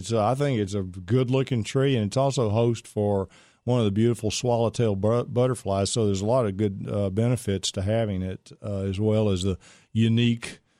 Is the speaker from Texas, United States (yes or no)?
yes; Pittsburg, Texas, United States; Here's Mary in Kilgore, Texas, not too far from where I grew up in Pittsburgh, Mary.